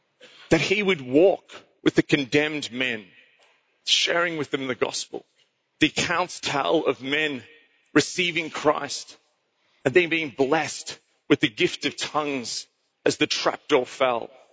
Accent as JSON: {"language": "English", "country": "Australia", "said": "America's story is totally tied up to my story as an Australian."}